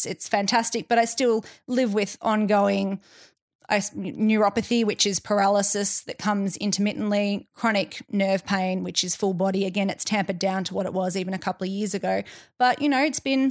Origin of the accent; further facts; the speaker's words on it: Melbourne, Victoria, Australia; now in Perth, Australia; not here in Perth. I'm originally from Melbourne.